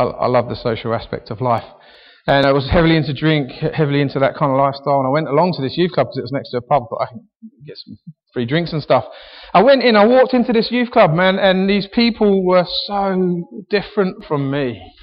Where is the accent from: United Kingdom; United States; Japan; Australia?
United Kingdom; Harlow, East of England; actually born and bred in Harlow. Born in 1977, you can do the maths.